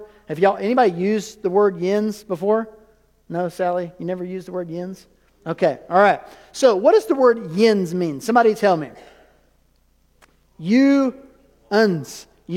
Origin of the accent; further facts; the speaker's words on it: North Carolina, United States; because I'm from the Piedmont. Y'all call it the flatlands. It's really not as flat. You keep going toward the coast, it gets flatter, right, Jan?